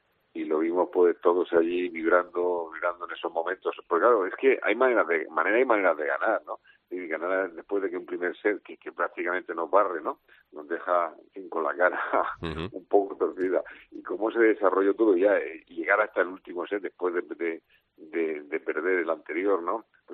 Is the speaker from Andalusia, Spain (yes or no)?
no; Region of Murcia, Spain; cuando nos preguntan de dónde somos a los murcianos, siempre tenemos que decir nosotros somos de donde Carlos Alcaraz.